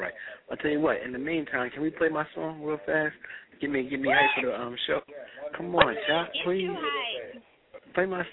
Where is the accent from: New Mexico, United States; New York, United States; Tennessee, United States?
New York, United States; I'm from New York. I'm from New York.